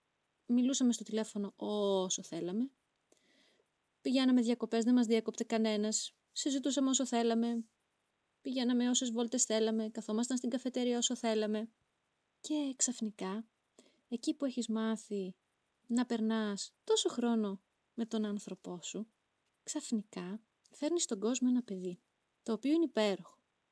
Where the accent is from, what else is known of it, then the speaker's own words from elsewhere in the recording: Livadeia, Central Greece, Greece; ότι εγώ είμαι από τη Λιβαδιά, εκείνος είναι από την Αύπακτο.